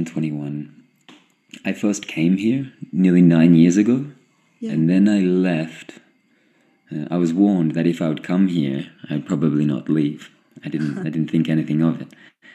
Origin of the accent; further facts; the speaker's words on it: Gold Coast, Queensland, Australia; also born or lived in New South Wales; I'm not from South Australia. I was actually just there for about 12 months